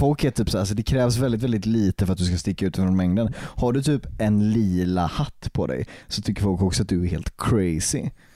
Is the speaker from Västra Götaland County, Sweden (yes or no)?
yes; Gothenburg, Västra Götaland County, Sweden; Mm, jag är från Göteborg.